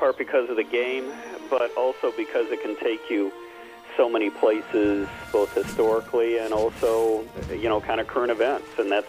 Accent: Buffalo, New York, United States; I grew up outside of Buffalo, and that's the old rock pile.

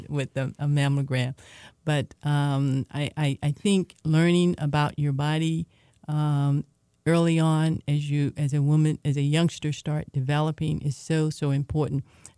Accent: Atlanta, Georgia, United States; I can think back growing up in Atlanta, never really having had a conversation about breast cancer

